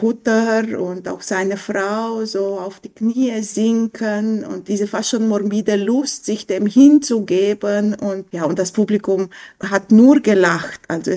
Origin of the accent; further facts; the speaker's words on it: Romania; Also ich komme vor allem aus Rumänien, das ist zu erwähnen in diesem Gespräch.